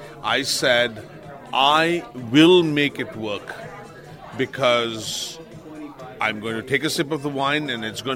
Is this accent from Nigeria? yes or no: no; Canada; we as Canadian chefs are not only just proud, but we as Canadians should be proud of our backyard and what we have in our backyard and how great that is.